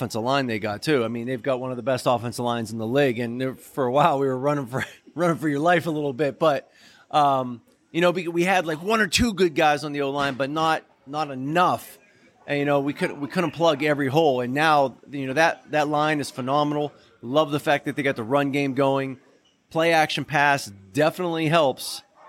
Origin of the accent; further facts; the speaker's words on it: Pittsburgh, Pennsylvania, United States; I grew up in Pittsburgh. I still live in Pittsburgh.